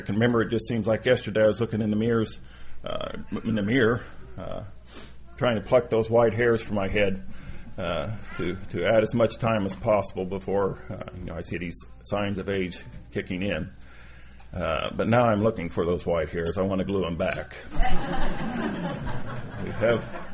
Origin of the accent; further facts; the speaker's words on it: Indianapolis, Indiana, United States; I'm from the Indianapolis area.